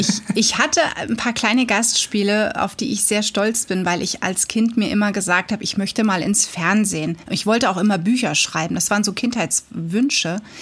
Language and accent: German; Hochdahl, North Rhine-Westphalia, Germany; moved away; also born or lived in Hilden; Und wir haben lange Zeit in Hochdahl gewohnt. Und dann gab es diesen riesen Cut. Ich bin 1990 mit meinen Eltern nach Bayern gezogen. Und über Umwege, über Dortmund, Wuppertal, bin ich dann in Grüten gelandet.